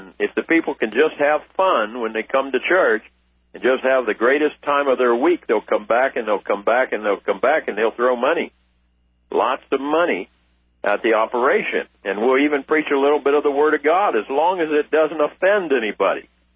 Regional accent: Arlington, Virginia, United States; also born or lived in Washington, D.C.; if you knew the churches I grew up in Arlington, Virginia, and Washington, D.C., during the 40s and 50s, these were activist churches.

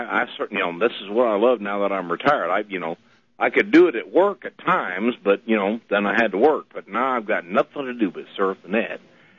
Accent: Oklahoma, United States; think about how I'm from Oklahoma here.

